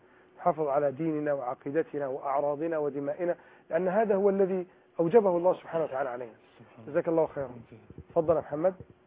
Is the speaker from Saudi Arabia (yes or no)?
no; Egypt